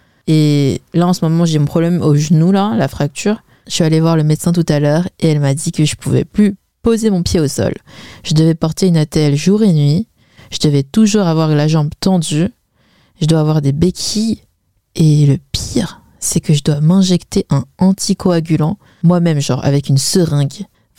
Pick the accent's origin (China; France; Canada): China; Peut-être parce que je suis chinoise et en cours de chinois, j'ai appris une histoire.